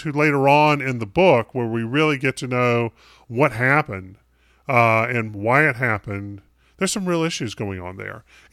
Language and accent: English; England, United Kingdom; But I'm from England. They could send me back to England